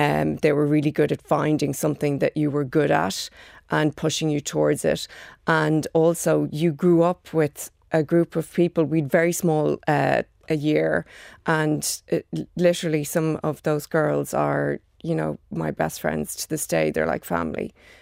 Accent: Maynooth, Leinster, Ireland; I grew up in Maynooth, right beside the mill.

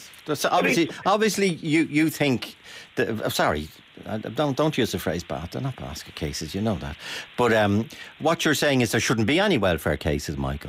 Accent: Dublin, Leinster, Ireland; when I was growing up in Ballyfermot...

